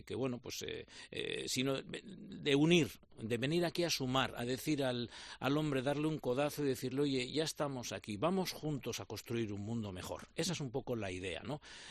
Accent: Irún, Basque Country, Spain; he vuelto a mis raíces, a mi terruño, como suelen decir, a mi pueblo, a Irún, a vivir aquí.

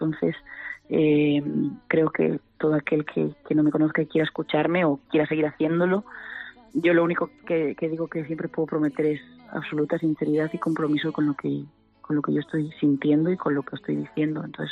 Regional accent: Galicia, Spain; yo soy gallega y estaba en un bar de Pontevedra.

